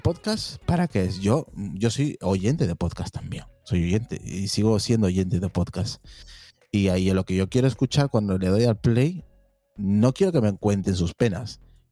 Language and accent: Spanish; Peru; accent: neutral; now in Spain; Vivo en el norte y hablo mucho, estoy 24 horas con la gente del norte de aquí de España y como mi acento es muy neutro, pues básicamente no se enteran de que soy de allí porque no tengo un acento.